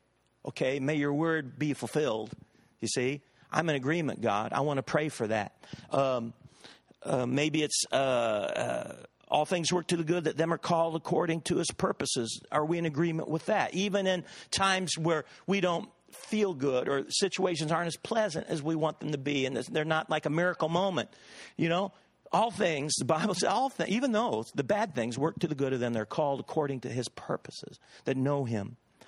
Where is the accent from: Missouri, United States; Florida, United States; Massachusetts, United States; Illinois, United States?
Missouri, United States; St. Joseph; A friend of mine back in my hometown in Missouri, St. Joseph, Missouri, has a little son named Jonah